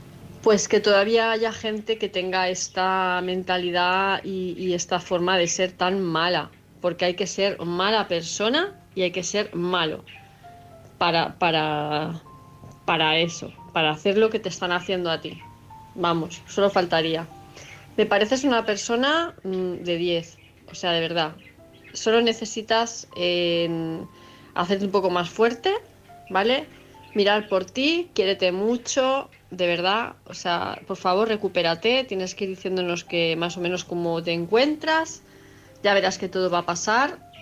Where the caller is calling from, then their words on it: Palma de Mallorca, Balearic Islands, Spain; de Palma de Mallorca.